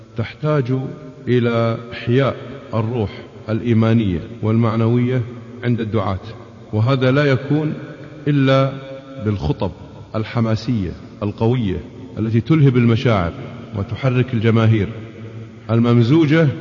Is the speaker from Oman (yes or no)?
no; Al-Mirqab, Capital Governorate, Kuwait; كويتي من مواليد منطقة المرقاب، ولدت عام 1946 ميلادي